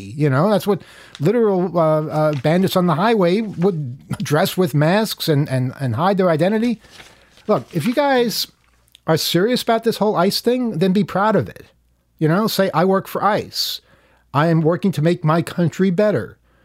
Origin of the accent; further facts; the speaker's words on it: New York City, New York, United States; Now, I grew up in Jamaica, in Queens